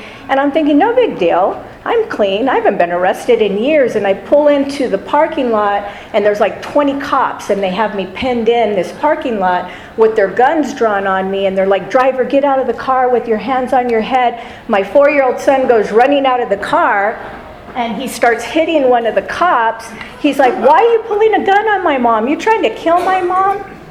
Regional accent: Orange County, California, United States; now in Las Vegas, United States; I moved to Las Vegas in 1996. I grew up in Orange County, got clean in Orange County.

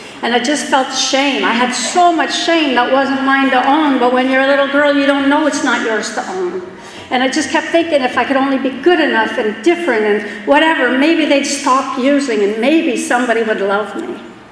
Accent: Quebec, Canada; at 15 years old, I'm from Quebec, and if you know anything about Quebec, you can drink at 18.

